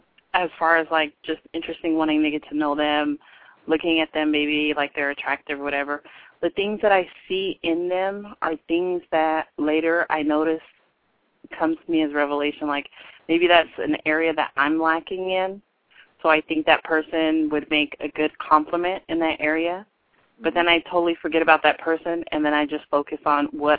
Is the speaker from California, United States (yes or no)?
yes; San Diego, California, United States; I'm from San Diego.